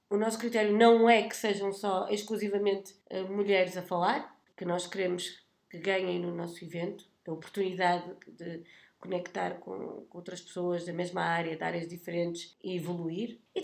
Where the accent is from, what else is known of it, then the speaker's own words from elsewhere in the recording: Porto, Norte, Portugal; Cresci em Portugal, então obviamente identifico-me muito com a cultura portuguesa, mas fui educada por pai cabo-verdiano, mãe brasileira, portanto também me identifico com os dois. O meio entre cabo-verdiano e português.